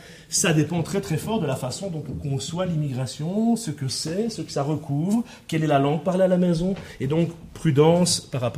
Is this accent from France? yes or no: no; Belgium; mais comme nous, on est belges et qu'on peut se permettre beaucoup de choses